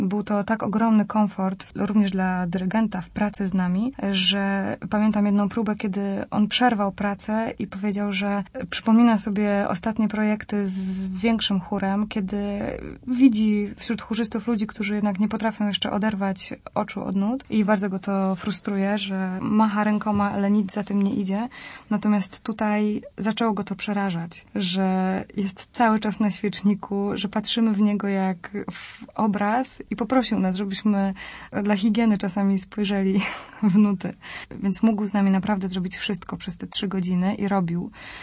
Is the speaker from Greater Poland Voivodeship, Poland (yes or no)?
yes; Poznań, Greater Poland Voivodeship, Poland; W momencie, kiedy odpowiadam, że z Poznania, każdy na to odpowiada, że a tak, byliśmy tam raz z Pasją.